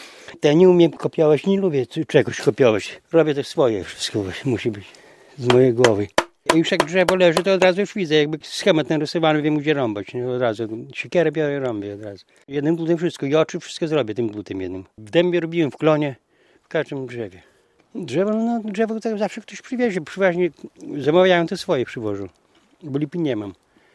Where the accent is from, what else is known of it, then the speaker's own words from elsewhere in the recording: Kamienna Stara, Podlaskie Voivodeship, Poland; pochodzę z Kamiennej Starej od urodzenia. Sołtysem jestem, wsika w kolonie Kamienna Stara.